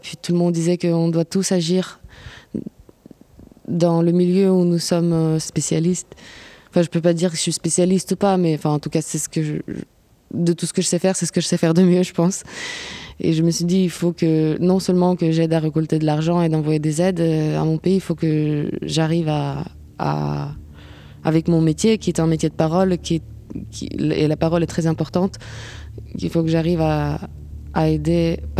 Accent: Ukraine; now in France; je suis ukrainienne. J'habite en France depuis 11 ans.

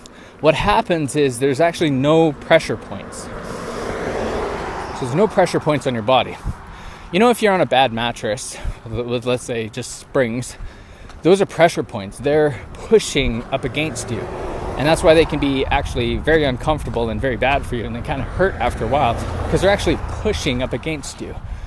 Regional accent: Canada; even though I'm Canadian, we'd use the metric system, but we're so backwards up in Canada.

